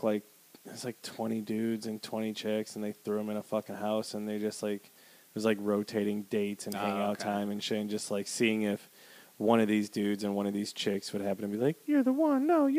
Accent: Wisconsin, United States; I know that because I'm from Wisconsin, so we had Faygo soda

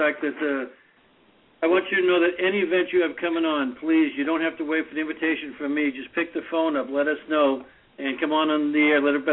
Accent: Boston, Massachusetts, United States; I'm from Dorchester, so, you know.

